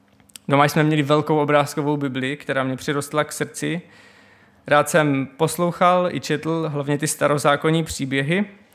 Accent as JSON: {"language": "Czech", "town": "Paskov", "region": "Moravian-Silesian Region", "country": "Czechia", "tie": "born or raised there", "said": "Vyrůstal jsem v Paskově, což je městečko mezi Ostravou a Frýdkem Místkem."}